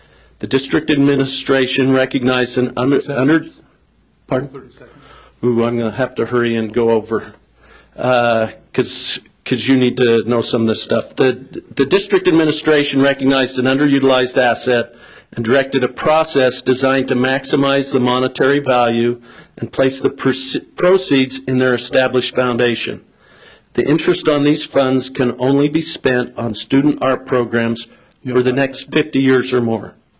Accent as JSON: {"language": "English", "town": "Salt Lake City", "region": "Utah", "country": "United States", "said": "from Salt Lake."}